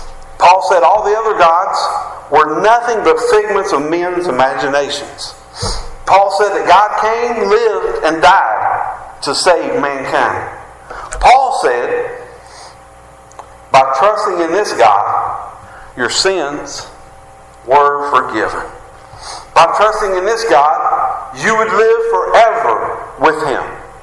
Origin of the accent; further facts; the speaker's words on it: West Virginia, United States; accent: West Virginia hillbilly accent; We sound like we from West Virginia. They know where we're from by our accent.